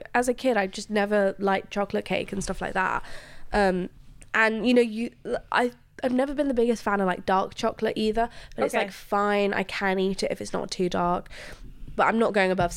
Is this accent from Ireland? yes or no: no; Luxembourg; moved away; I am also, hands up, I am also an immigrant. And I find it, this might sound crazy, but growing up in Luxembourg